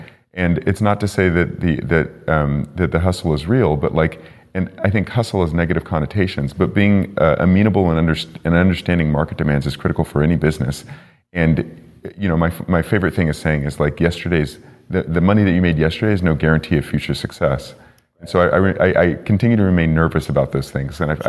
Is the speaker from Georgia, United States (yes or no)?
no; California, United States; So in my case, because I'm from the Bay Area, I was a fan of the Golden State Warriors